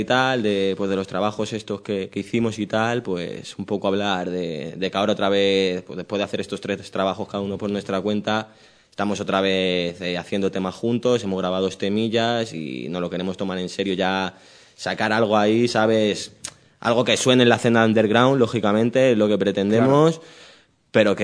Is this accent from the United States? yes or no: no; Leganés, Community of Madrid, Spain; soy de La Fortuna, un barrio de aquí de Leganés, un tanto conflictivo y demás